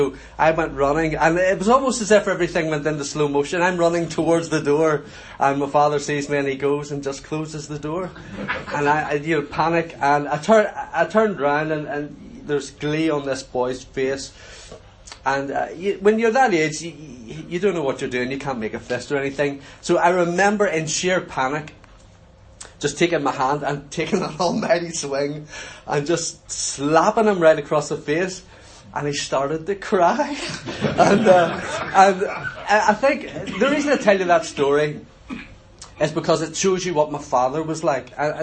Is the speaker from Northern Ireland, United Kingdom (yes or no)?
yes; Belfast, Northern Ireland, United Kingdom; when I was about 4 years old, we were brought up in a part of Belfast called Sandy Row, very staunchly loyalist area.